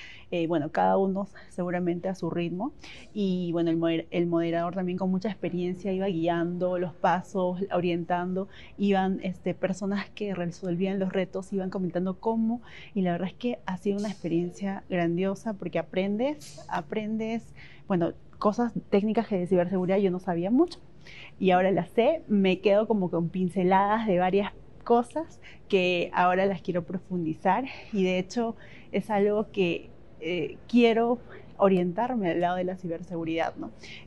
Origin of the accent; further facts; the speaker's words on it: Lima, Peru; vengo de Lima, Perú.